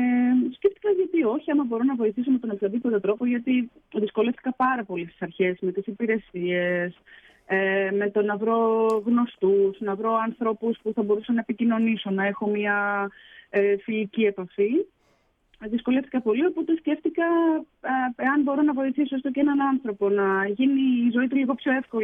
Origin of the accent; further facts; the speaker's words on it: Athens, Attica, Greece; now in Graz, Austria; εγώ γεννήθηκα στην Αθήνα, στα δυτικά προάστια. Και όταν ήρθα εδώ, η πρώτη μας κατοικία ήταν σε ένα χωριό λίγο έξω από τον Γκράτς.